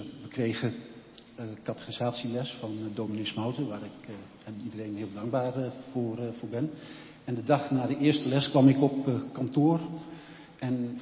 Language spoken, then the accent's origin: Dutch; Amsterdam, North Holland, Netherlands; born there; Ruim 60 jaar geleden ben ik in Amsterdam geboren in een Rooms-Katholiek gezin. En ik ben datzelfde jaar ben ik ook katholiek gedoopt.